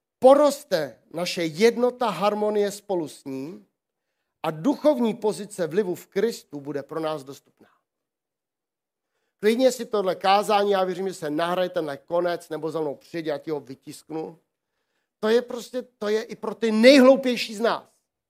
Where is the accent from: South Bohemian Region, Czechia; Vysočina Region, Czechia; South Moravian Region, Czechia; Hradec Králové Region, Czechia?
South Bohemian Region, Czechia; Volary; Já jako kluk, já jsem z Volar původem.